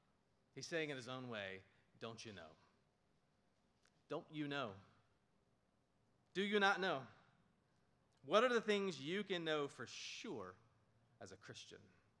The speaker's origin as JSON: {"language": "English", "town": "Florence", "region": "South Carolina", "country": "United States", "tie": "born or raised there", "said": "Before that, I've lived my entire life in the South. So I was raised in Florence, South Carolina."}